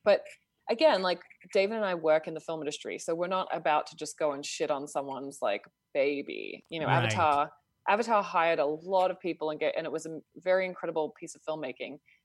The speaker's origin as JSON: {"language": "English", "country": "Australia", "tie": "born there", "said": "I was born in Australia, but that's kind of I am Australian, but that being born actually on the soil of Australia was kind of a fluke move"}